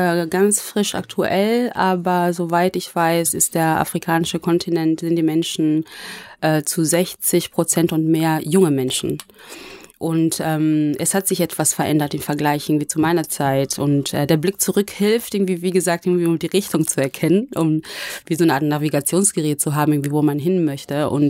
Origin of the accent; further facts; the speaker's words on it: Wanne-Eickel, North Rhine-Westphalia, Germany; Ich komme zum Beispiel aus Wanne-Eickel.